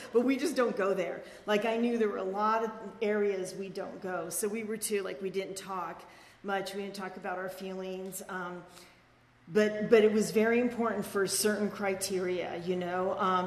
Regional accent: Venice, California, United States; So I grew up in Venice, over by the beach, just like a mile from the beach.

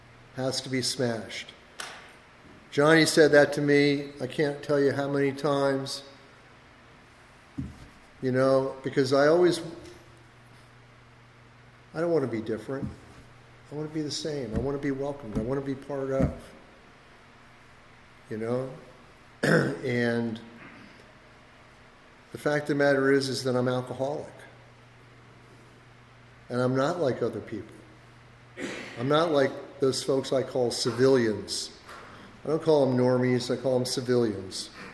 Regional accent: San Diego, California, United States; So even though I'm from San Diego, I'm used to driving long distances, so this was no big deal.

